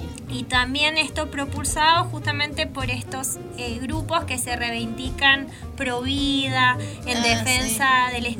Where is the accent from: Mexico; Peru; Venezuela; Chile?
Chile; para quienes no saben, yo soy de Chile